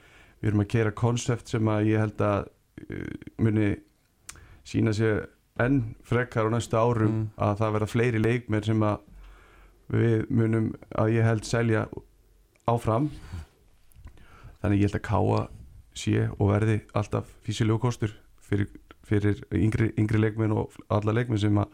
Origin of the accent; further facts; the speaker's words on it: Ólafsfjörður, Northeastern Region, Iceland; Ég Ólafsfirðingur.